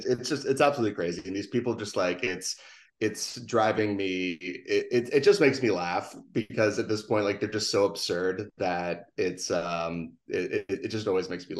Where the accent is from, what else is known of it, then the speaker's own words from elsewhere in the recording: United States; now in Philadelphia, United States; But I just feel like, you know, living in Philly, I grew up near New York